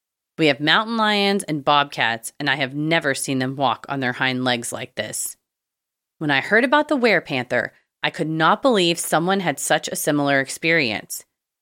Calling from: New York, United States; I'm writing from the Catskill region of New York. So many people here in New York and envision a city setting, but where I live is the land of Rip Van Winkle.

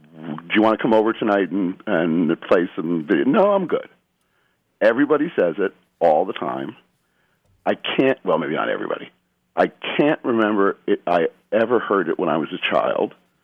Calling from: Underhill, Vermont, United States; I'm calling from Underhill, Vermont.

